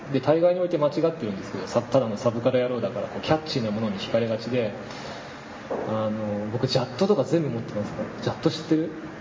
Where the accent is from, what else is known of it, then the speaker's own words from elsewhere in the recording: Sapporo, Hokkaido, Japan; moved away as an adult; also born or lived in Yokohama; こう札幌から上京してね、大学横浜なんですけど